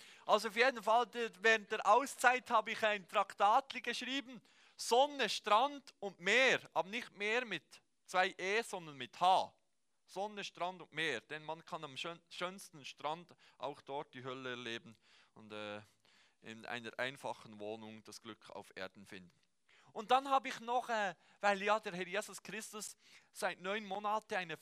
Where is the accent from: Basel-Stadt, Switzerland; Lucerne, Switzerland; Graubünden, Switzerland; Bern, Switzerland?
Bern, Switzerland; ich komme aus dem Emmental, ich war nicht immer in Bern